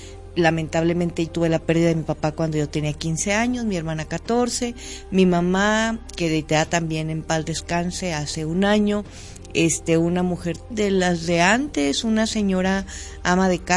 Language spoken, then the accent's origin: Spanish; Durango, Mexico; soy una mujer duranguense, como habemos muchas en este estado